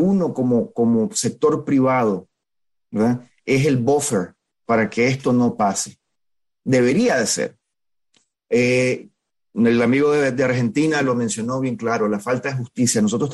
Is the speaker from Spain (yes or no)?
no; Nicaragua; En el caso mío, soy nicaragüense.